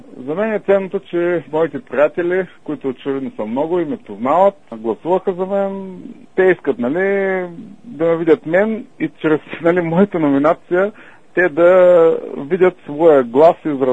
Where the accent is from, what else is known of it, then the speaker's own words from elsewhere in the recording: Popovo, Targovishte Province, Bulgaria; Аз имам добро възпитание от моето родно място, град Попово, откъдето съм излязъл.